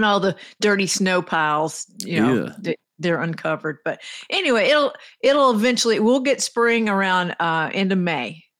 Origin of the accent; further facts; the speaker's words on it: Athens, Georgia, United States; Born and raised in Athens and still go home for games and still cheer for my team.